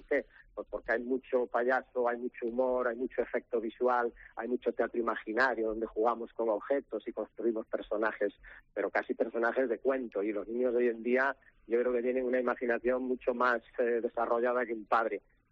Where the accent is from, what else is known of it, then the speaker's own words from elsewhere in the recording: Ourense, Galicia, Spain; si estoy en Ourense y vuelvo a mi casa y a mi tierra